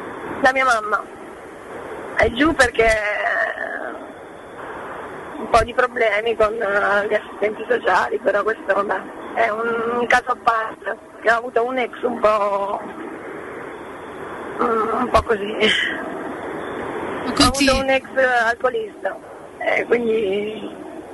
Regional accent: Brindisi, Apulia, Italy; now in Bologna, Italy; È di Brindisi, pugliese.

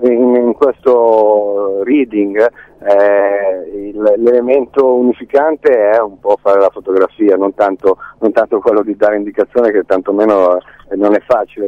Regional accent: Milan, Lombardy, Italy; vengo da Milano, lo so bene cosa è successo negli anni 80

